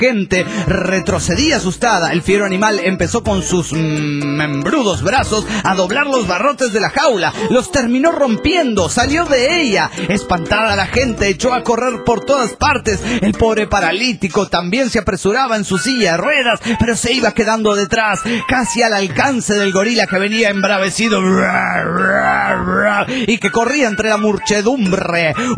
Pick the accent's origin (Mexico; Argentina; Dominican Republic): Mexico; Monterrey, Nuevo León; de Monterrey, Nuevo León, México.